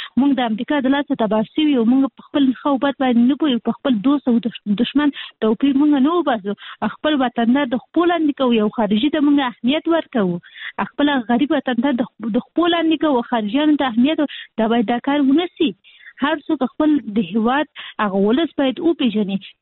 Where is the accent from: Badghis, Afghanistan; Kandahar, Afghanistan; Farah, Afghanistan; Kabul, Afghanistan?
Kabul, Afghanistan; موږ خاصي د کابل یو.